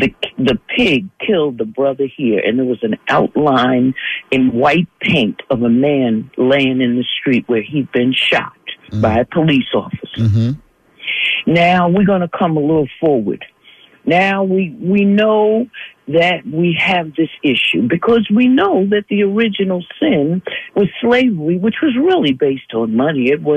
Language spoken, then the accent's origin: English; New York, United States; When I was growing up in New York, I'm in my 60s.